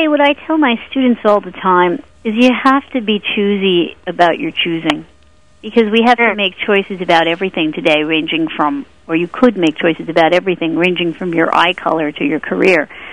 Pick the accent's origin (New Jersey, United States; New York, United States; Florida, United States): New York, United States; Flushing; Yes, it was in Flushing, yes.